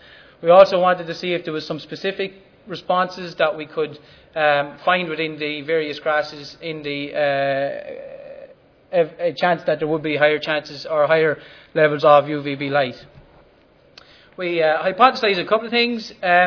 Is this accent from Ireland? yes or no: yes; Ireland; the Shamrock is to remind you that I come from Ireland